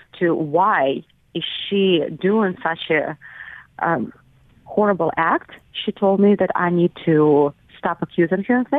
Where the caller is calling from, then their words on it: Florida, United States; I'm calling from Florida. We have a condo in Altamont Springs.